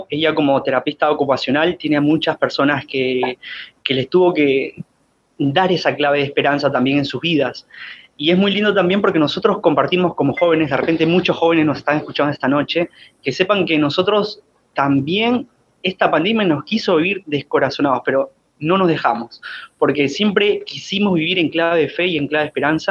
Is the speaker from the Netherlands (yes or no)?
no; Peru; yo no soy de Argentina, soy de Perú.